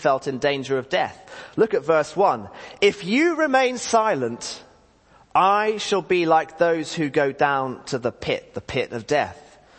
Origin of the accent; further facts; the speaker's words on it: United Kingdom; We're emotional, even if we're British, and we connect with songs.